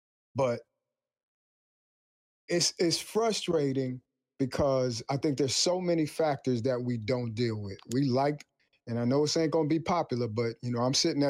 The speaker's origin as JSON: {"language": "English", "town": "Brooklyn", "region": "New York", "country": "United States", "tie": "born or raised there", "said": "I was a little kid growing up in East New York."}